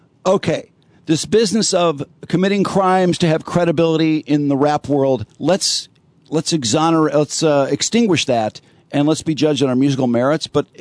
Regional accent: Ireland; Like, well, I've got to include, you know, Irish bands and because I'm Irish.

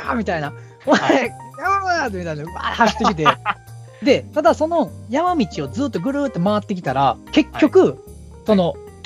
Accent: Kyoto, Japan; まあ僕京都出身なんで

